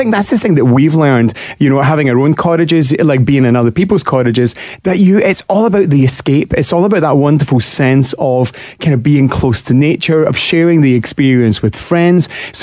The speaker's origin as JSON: {"language": "English", "country": "United Kingdom", "lives_now": "Canada", "said": "for new kind of Canadians, for two Brits, you know, it totally blew our minds that you really do go and sit around campfires singing … drinking beer"}